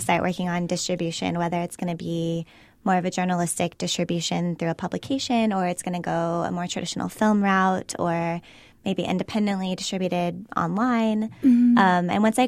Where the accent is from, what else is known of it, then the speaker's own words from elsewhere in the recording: Midwest, United States; And I'm a Midwesterner. I've been living in New York City